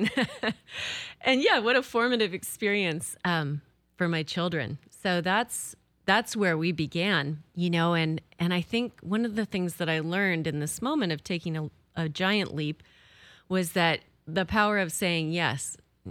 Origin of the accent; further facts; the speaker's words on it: Vashon, Washington, United States; my dream was to get back to my hometown here on the island on Vashon. I grew up here